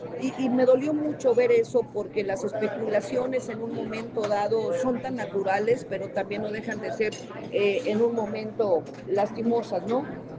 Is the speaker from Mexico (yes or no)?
yes; Mexico; las promesas que tenemos como mexicanos de parte de este gobierno